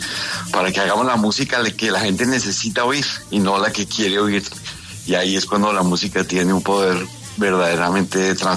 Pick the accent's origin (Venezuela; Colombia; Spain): Colombia; Yo siempre digo que nosotros tenemos como colombianos una misión